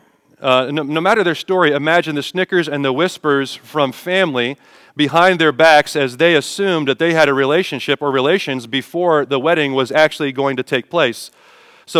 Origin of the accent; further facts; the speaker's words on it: Dayton, Ohio, United States; I was from Dayton